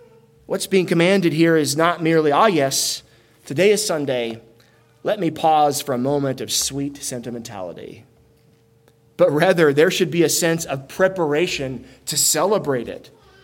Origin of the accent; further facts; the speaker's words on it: Tallahassee, Florida, United States; It used to drive me insane growing up in Tallahassee, Florida.